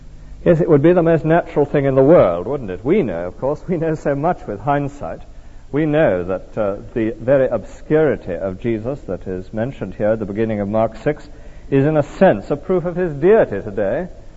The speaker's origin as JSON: {"language": "English", "town": "Tonypandy", "region": "Wales", "country": "United Kingdom", "tie": "born or raised there", "said": "It was the years of the Great Depression when I was growing up in Tonopandi, Rhondda Valley."}